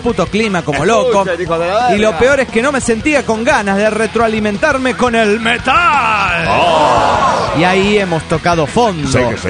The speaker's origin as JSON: {"language": "Spanish", "region": "Córdoba", "country": "Argentina", "said": "de Córdoba, Argentina."}